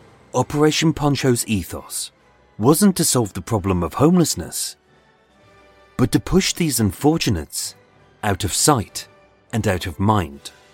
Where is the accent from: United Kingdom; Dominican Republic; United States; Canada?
United Kingdom; And everyone's expectations were so low, as A, we're British